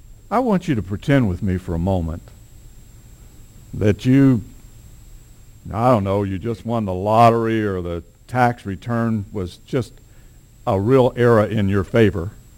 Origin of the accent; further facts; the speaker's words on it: Texas, United States; You know, I'm just a Texan. I say just a Texan.